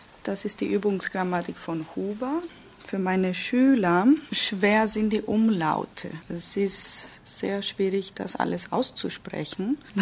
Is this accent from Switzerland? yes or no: no; Limassol, Limassol District, Cyprus; German is a second language; Ich komme aus Limassol. Das ist auf Zypern. Ich bin 1985 geboren.